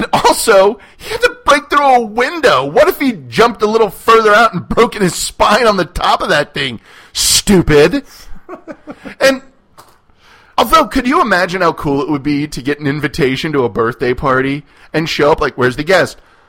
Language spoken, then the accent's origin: English; San Antonio, Texas, United States; Hey, I'm from San Antonio. That movie was a seminal part of my growing up.